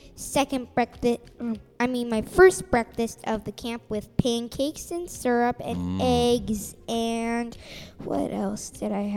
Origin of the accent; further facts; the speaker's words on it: Anderson, California, United States; Anderson, California.